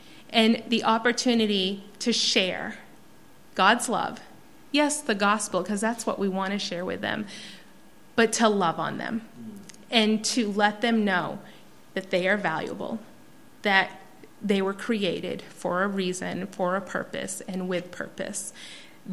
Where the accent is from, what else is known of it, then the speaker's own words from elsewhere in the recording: Maine, United States; So then 4 years ago, we moved to Northern Maine. We are from Midcoast, Maine originally, but 4 years ago we moved to Northern Maine